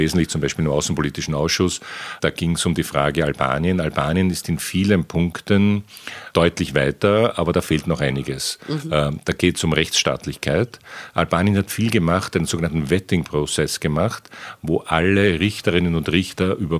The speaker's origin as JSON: {"language": "German", "country": "Austria", "said": "Jetzt wissen wir als Österreicher, dass das auch etwas länger dauern kann"}